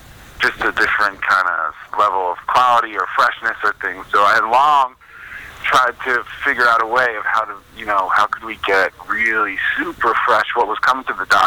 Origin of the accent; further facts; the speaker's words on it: Shinnecock, New York, United States; I grew up fishing in Shinnecock, but I also grew up in my parents' tavern.